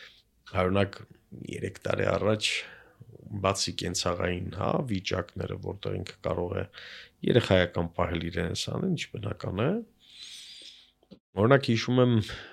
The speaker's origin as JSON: {"language": "Armenian", "town": "Aleppo", "region": "Aleppo Governorate", "country": "Syria", "tie": "born or raised there", "said": "ես Սիրիայում եմ ծնվել, Հալեպում ծնվել, մեծացել"}